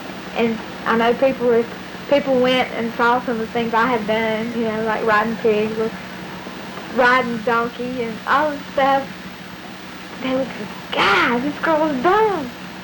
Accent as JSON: {"language": "English", "region": "the South", "country": "United States", "accent": "Southern", "said": "My southern accent is here. I can't help that. But I'm used to being corrected about it."}